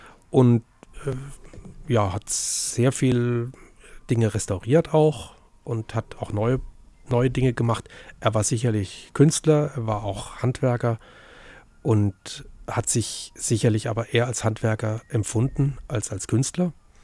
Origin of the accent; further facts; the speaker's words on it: Würzburg, Bavaria, Germany; Mein erster Klavierlehrer war gleichzeitig Organist in meiner Heimatgemeinde in Würzburg